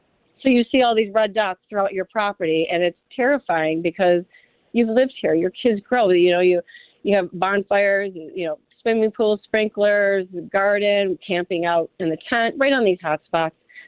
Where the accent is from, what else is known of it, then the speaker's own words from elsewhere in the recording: Niagara Falls, New York, United States; because I grew up in Love Canal and I was afraid to get a house with chemicals.